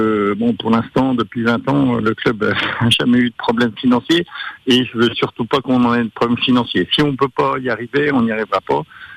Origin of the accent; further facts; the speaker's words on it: La Châtaigneraie, Pays de la Loire, France; born there; Moi je suis né à la Châtaigneraie, j'ai joué au foot à la Châtaigneraie. J'ai une entreprise aussi à la Châtaigneraie.